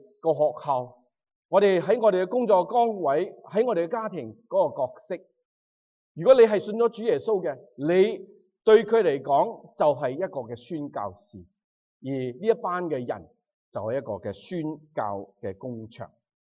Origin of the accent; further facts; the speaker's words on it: Guangdong, China; 我们自己同声同气，我们广东人